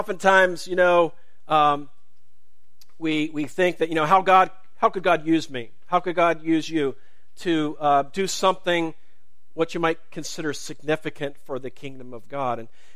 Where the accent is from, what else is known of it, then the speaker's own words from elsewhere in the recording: Fletcher, Ohio, United States; And I can relate because I'm from Fletcher, Ohio. Has anybody ever been to Fletcher?